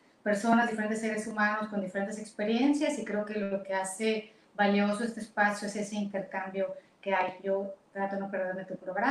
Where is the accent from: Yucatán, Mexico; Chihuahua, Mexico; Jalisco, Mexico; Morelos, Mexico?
Yucatán, Mexico; soy yucateca, muy orgullosa de haber nacido aquí. Pues desde niña, yo soy de la García Jiménez, quien es yucateco, pues sabe que es una colonia muy tradicional, ahí crecí.